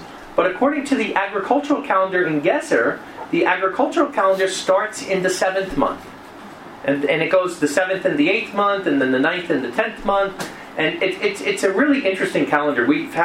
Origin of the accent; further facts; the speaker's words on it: New Jersey, United States; now in Israel; Like, I come from New Jersey, where it rains all year round. We have four seasons.